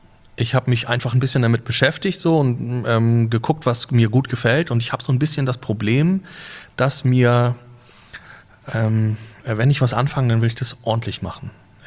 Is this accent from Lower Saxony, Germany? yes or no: no; Husum, Schleswig-Holstein, Germany; Ja, auf jeden Fall bin ich ein waschechter Friese, ja.